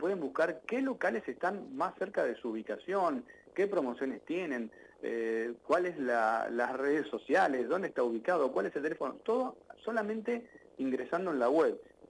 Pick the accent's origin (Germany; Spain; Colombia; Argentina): Argentina; siempre decimos, ¿no?, que los argentinos somos casi mitad italianos, mitad españoles, ¿no?